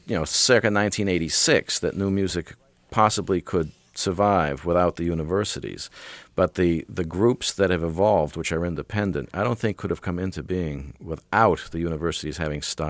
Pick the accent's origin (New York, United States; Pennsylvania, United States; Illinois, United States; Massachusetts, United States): Massachusetts, United States; Boston; I grew up in Boston when Koussevitzky was conducting